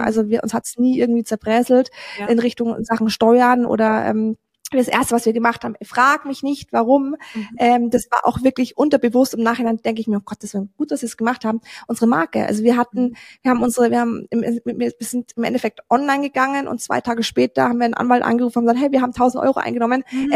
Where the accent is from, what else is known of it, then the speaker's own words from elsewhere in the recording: Bavaria, Germany; ich komme aus Bayern, ich komme vom Land.